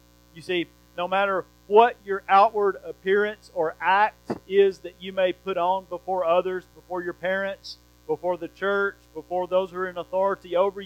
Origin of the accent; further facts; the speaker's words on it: Bible Belt, United States; We grew up in the Bible Belt. A lot of us did. I know there's probably folks that didn't. But we grew up knowing about the gospel and knowing, going to church, many of us raised in church